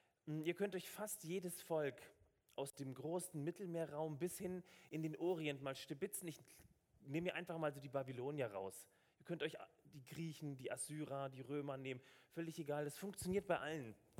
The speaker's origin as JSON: {"language": "German", "town": "Stuttgart", "region": "Baden-Württemberg", "country": "Germany", "said": "Ich komme aus Stuttgart. Wir wohnen in Möhringen, meine Frau, meine 1,8 Kinder."}